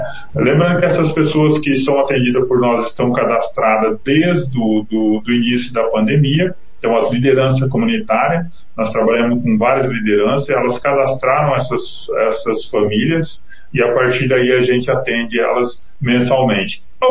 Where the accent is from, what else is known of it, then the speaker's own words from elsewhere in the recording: Brazil; E eu acredito, e eu sou brasileiro, eu acredito, entendeu?